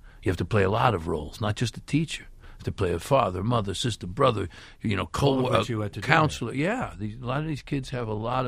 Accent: Brooklyn, New York, United States; Well, I come from Brooklyn. I can't help that.

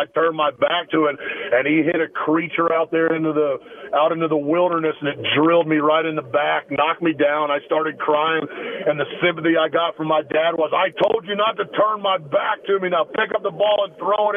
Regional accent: Denver, North Carolina, United States; where I grew up in Denver, North Carolina.

